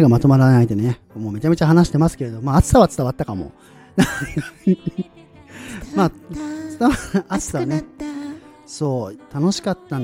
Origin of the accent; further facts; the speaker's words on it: Hokkaido, Japan; でも、僕も北海道で育ったんですよ。